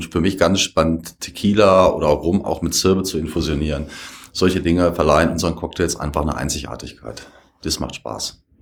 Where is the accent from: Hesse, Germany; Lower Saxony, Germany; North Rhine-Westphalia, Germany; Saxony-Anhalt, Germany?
Lower Saxony, Germany; Hanover; now in Leogang, Austria; Ich komme ursprünglich aus Hannover. Ich bin im Dezember 2015 nach Leogang gekommen